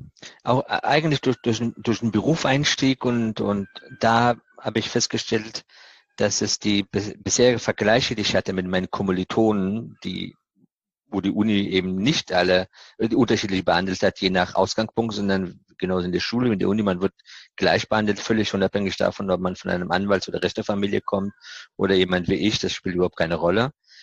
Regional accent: Afghanistan; Und dann auch noch auf die Frage, wo kommst du her aus Afghanistan und damals war

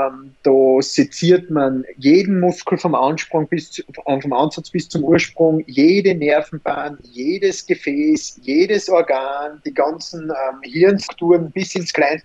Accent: Austria; bei uns in Österreich, ich komme noch aus einer Zeit, wo das Medizinstudium anders aufgebaut war als heute.

